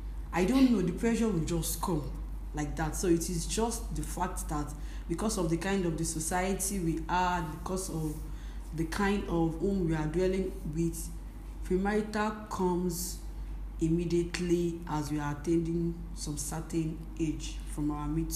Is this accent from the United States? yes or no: no; Ijebu Ikperu, Ogun, Nigeria; I am from Ijebu Ikperu. Yes, so that means I am from Ogun State.